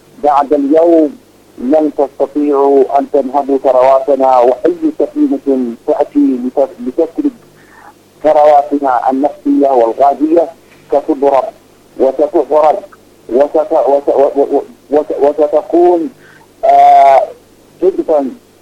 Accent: Yemen; أنا كيمني أنصح وأطلب

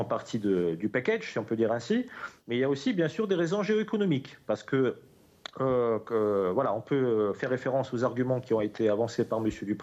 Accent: Russia; Je peux vous dire en tant que Russe

